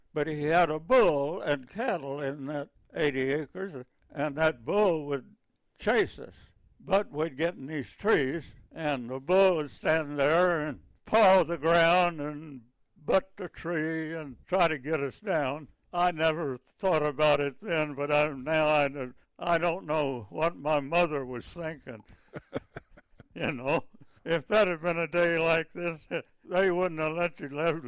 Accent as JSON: {"language": "English", "town": "Baker", "region": "Oklahoma", "country": "United States", "tie": "born or raised there", "said": "It's about 15 miles northeast of Shawnee, Oklahoma. I was born in the hospital at Shawnee, Oklahoma."}